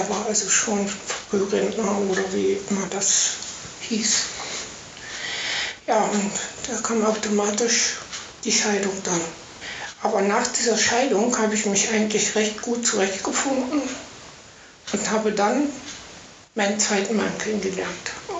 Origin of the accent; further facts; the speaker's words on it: Blankenburg, Saxony-Anhalt, Germany; hier wieder zurück nach Blankenburg. Blankenburg ist meine Geburtsstadt. Ich bin hier groß geworden mit 5 Geschwistern.